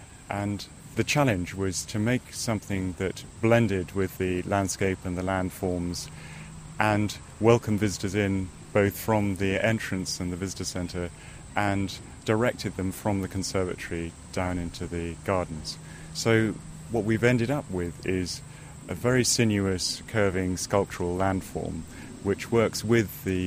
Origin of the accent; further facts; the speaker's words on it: Malaysia; Strangely enough, I grew up in Malaysia, where orchids and ferns grow out of tree trunks and out of vertical faces.